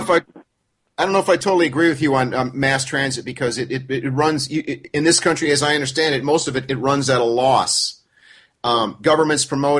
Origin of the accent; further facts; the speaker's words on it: United States; I'm an American who actually knows world geography and world history.